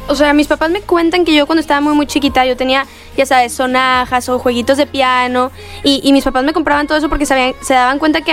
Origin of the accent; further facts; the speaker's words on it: Mexico; now in Los Angeles, United States; y yo como mexicana, porque estaba cantando los dos idiomas.